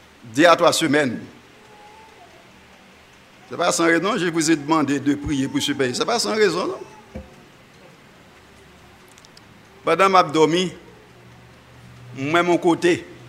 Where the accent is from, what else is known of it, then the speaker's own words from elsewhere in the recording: Haiti; Oh, je suis haïtien.